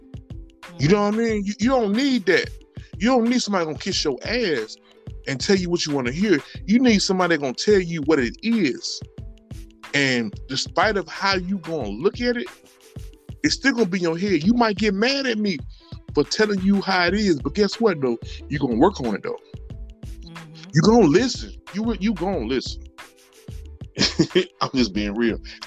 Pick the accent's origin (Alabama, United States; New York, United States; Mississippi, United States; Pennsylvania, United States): Mississippi, United States; he's from Mississippi too. And I'm from Mississippi.